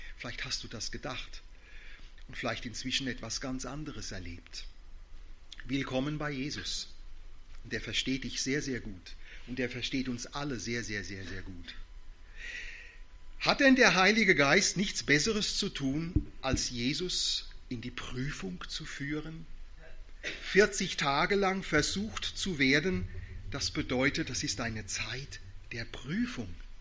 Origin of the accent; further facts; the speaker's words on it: Rhineland-Palatinate, Germany; durch Landau in der Südpfalz, durch eine Stadt da in der Nähe meiner Heimat.